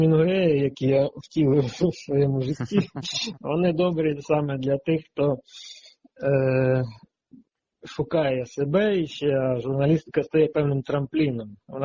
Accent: Poltava, Poltava Oblast, Ukraine; Для мене його мова майже рідна, тому що я сам із Полтавщини родом. Я виріс у Полтаві

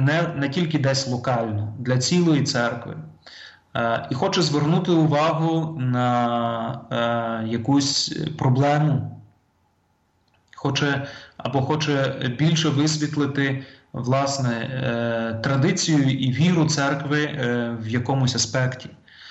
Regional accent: Kharkiv, Kharkiv Oblast, Ukraine; Тобто я сам походжу з Харкова, і я пам'ятаю, як це було

